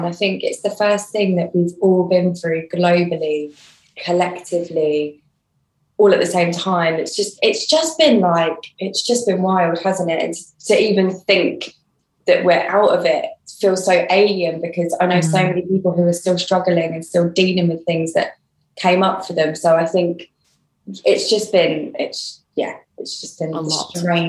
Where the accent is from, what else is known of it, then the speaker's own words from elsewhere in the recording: East of England, United Kingdom; now in Hackney, United Kingdom; the MIND charity that operates in Bedfordshire, which is my hometown, and MIND Hackney, which is where I live now.